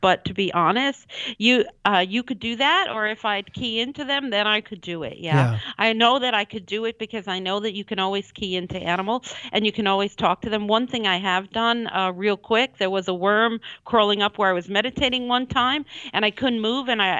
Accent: New York, United States; born there; Well, I was born in New York, New York State, and I studied human services and I've traveled and I've moved 26 times.

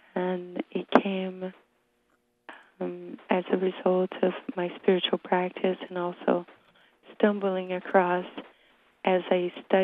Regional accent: Brazil; since I was a young child growing up in Brazil

